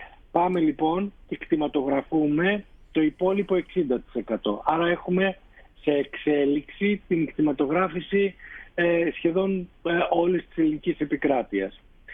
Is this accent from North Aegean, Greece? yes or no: no; Arta, Epirus, Greece; είναι η καταγωγή μου από την Άρτα, έχω μεγαλώσει εκεί